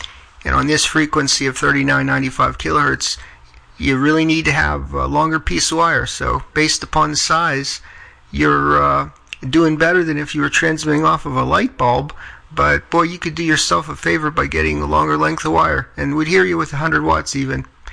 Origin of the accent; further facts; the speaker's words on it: Johnstown, Pennsylvania, United States; That's my home state. I came from near Pittsburgh, city of Johnstown.